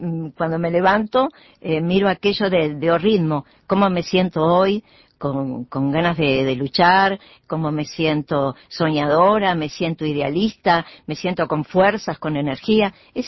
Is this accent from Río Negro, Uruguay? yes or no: yes; Fray Bentos, Río Negro, Uruguay; also born or lived in Dolores; Yo no soy nacida en Dolores, departamento de Soriano, pero fui a Fray Bentos a la edad de 7 años. Así que hace unos cuantos que estoy en Fray Bentos, entonces en Fray Bentos hice toda mi enseñanza, me casé